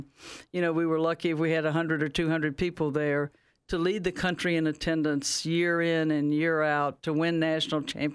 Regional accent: Louisiana, United States; accent: Cajun; now in Knoxville, United States; And I grew up in South Louisiana. You'll catch a little Cajun in my accent, but that's okay.

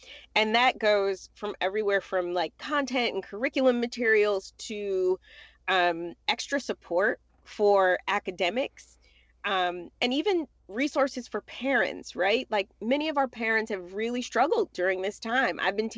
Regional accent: Detroit, Michigan, United States; I myself, I grew up in Detroit. I am a product of poverty

